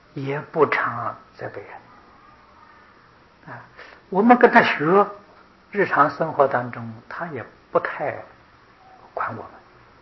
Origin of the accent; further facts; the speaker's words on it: China; 20岁以上，我们中国人家成年了。